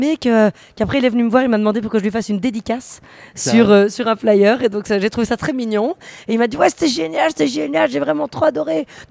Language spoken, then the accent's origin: French; Belgium; Quand on est belge, on a un peu.